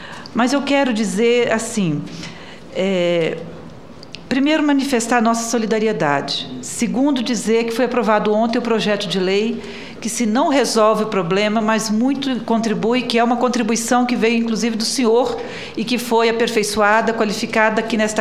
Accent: Espírito Santo, Brazil; Eu sou do Estado do Espírito Santo e tive a oportunidade de acompanhar de perto um pouco a situação lá do nosso Estado.

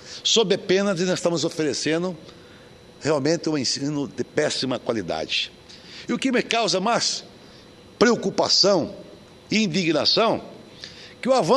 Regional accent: Várzea Grande, Mato Grosso, Brazil; localizada no bairro Mapim, em Várzea Grande, minha terra natal.

